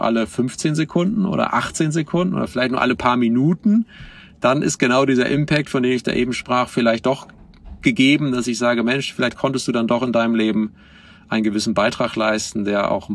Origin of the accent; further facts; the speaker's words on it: Oldenburg, Lower Saxony, Germany; Und kam dann so auf so ein Footprint von irgendwie meiner Heimatstadt, Oldenburg. Die hat so 160.000 Einwohner.